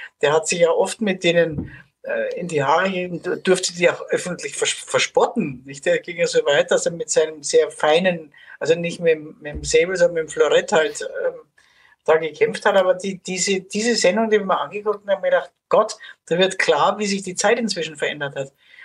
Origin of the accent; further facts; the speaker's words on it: Bavaria, Germany; obwohl ich meine Heimat Bayern immer seit 40 Jahren sehr kritisch aufs Korn genommen habe